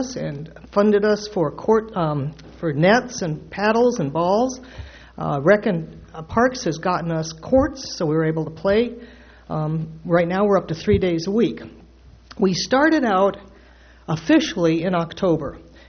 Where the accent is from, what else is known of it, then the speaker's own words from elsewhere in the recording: Morro Bay, California, United States; I'm from Morro Bay.